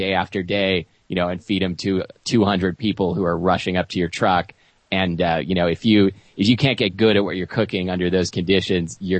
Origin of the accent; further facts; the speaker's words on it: Pacific Northwest, United States; You know, I'm from the Northwest, so I do love beer. I think pretty much everyone here does.